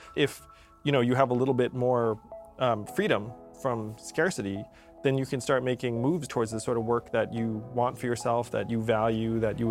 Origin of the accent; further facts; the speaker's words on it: New York, United States; born there; I was born in upstate New York. My parents are immigrants from Taiwan.